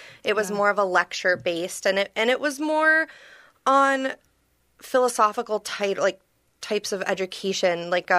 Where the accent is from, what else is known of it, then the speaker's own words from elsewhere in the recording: Eagan, Minnesota, United States; So I'm actually from Eagan, Minnesota.